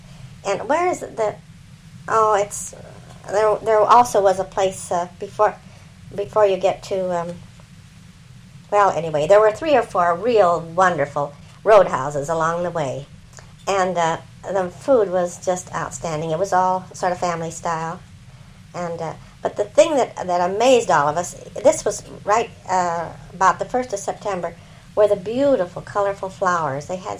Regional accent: Seattle, Washington, United States; I lived in Seattle most of my life. Mm-hmm. I was raised in Seattle.

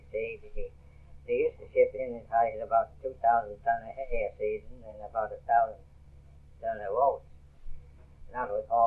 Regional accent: Dublin, Leinster, Ireland; moved away; Well, I went out in 1911 to my hometown. That was Dublin, Ireland, you see.

